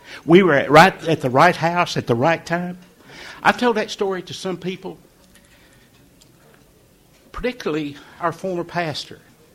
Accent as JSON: {"language": "English", "town": "Chattanooga", "region": "Tennessee", "country": "United States", "tie": "born or raised there", "also_born_or_lived": "Rossville, United States", "said": "I was born in Chattanooga, Tennessee. My dad was a truck driver. We weren't Christians. Didn't go to church. I finished the 8th grade at East Lake Junior High School."}